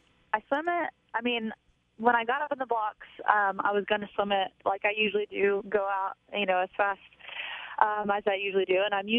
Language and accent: English; Knoxville, Tennessee, United States; the Olympic team has to meet in Knoxville, which is my hometown, so that's pretty cool.